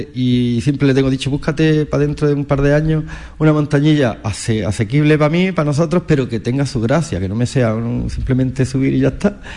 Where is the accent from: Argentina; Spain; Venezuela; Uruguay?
Spain; Armilla, Andalusia; yo soy de Armilla